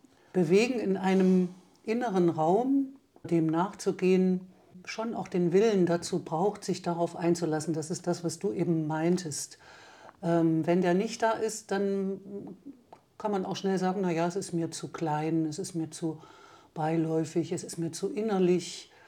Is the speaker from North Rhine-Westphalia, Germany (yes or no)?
no; Erfurt, Thuringia, Germany; now in Weimar, Germany; Ich bin in Erfurt aufgewachsen, aber lebe natürlich seit über 30 Jahren in Weimar.